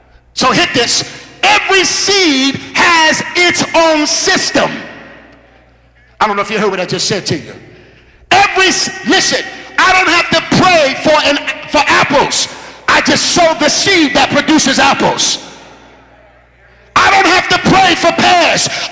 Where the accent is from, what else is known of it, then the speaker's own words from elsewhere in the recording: Brooklyn, New York, United States; I grew up in a nice household, nice environment, but I grew up in the Fort Greene area.